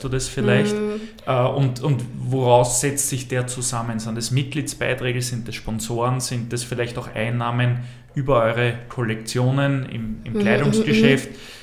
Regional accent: Mannsdorf an der Donau, Lower Austria, Austria; Ich komme aus Mansdorf an der Donau, das ist zumindest am anderen Ende des Bezirks.

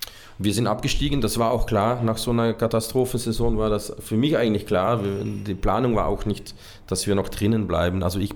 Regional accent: Hasselt, Flanders, Belgium; Sint-Truiden, das ist direkt neben meiner Heimatstadt Hasselt.

